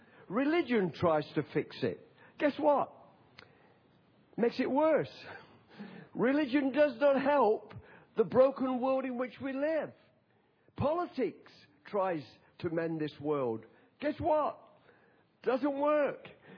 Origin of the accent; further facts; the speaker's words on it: Nottingham, East Midlands, United Kingdom; I come from Nottingham, which is not too far from Birmingham.